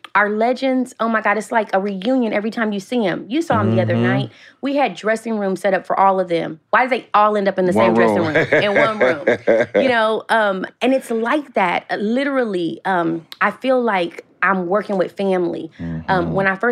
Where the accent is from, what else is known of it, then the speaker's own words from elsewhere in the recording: Los Angeles, California, United States; And so, like I said, we grew up in South Central.